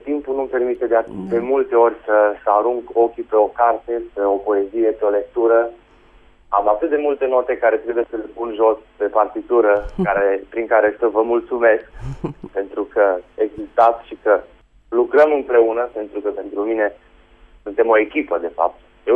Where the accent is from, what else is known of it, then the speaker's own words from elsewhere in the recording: Romania; Pentru că sunt român și așa am să mor